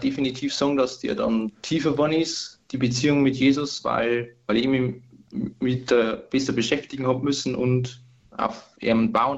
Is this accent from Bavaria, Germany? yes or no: yes; Bavaria, Germany; Also ich bin in einer katholischen Familie aufgewachsen, bei uns daheim in der Oberpfalz, in einem ganz kleinen Dorf und war da Ministrant am Anfang auch